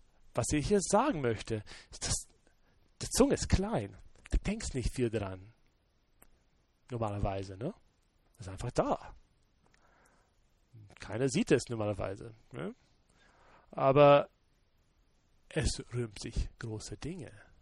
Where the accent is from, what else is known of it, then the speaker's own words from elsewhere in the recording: United States; German is a second language; Nördlich von meiner Heimat, ja, ich denke 50, 60 Meilen, wir denken in Meilen in Amerika